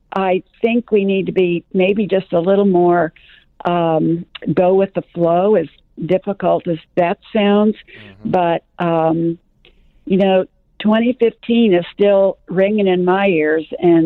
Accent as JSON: {"language": "English", "town": "St. Louis", "region": "Missouri", "country": "United States", "tie": "born or raised there", "said": "I was raised in St. Louis, and my grandmother was a domestic there in the 1920s."}